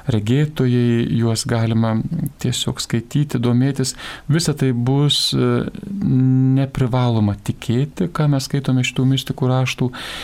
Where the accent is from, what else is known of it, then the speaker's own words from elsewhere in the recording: Šeštokai, Alytus County, Lithuania; kaip ir aš taip pat Dzūkas, aš iš Šeštokų.